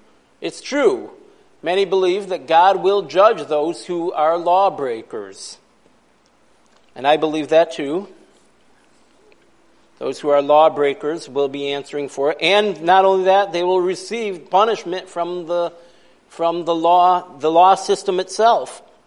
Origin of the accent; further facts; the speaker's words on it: Brocton, New York, United States; also born or lived in Virginia; Chautauqua County, where my hometown of Brockton is located